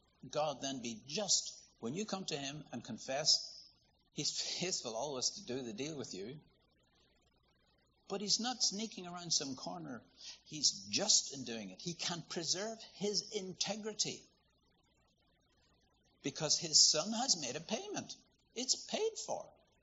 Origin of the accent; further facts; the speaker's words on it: Northern Ireland, United Kingdom; In the country I come from, I was born in Northern Ireland.